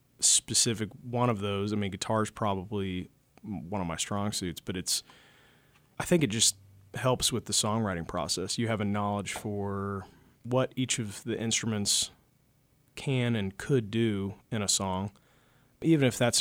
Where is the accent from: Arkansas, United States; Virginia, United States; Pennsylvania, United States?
Arkansas, United States; Fort Smith; I've got some guys that are some of my good friends and some that I grew up with in Fort Smith, Arkansas.